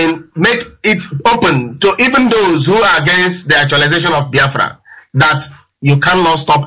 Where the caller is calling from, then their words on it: Nottingham, East Midlands, United Kingdom; I'm calling from Nottingham.